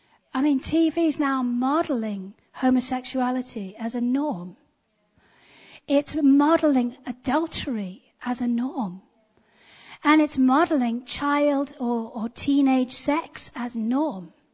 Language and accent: English; England, United Kingdom; Now we don't, as English people, like to use that terminology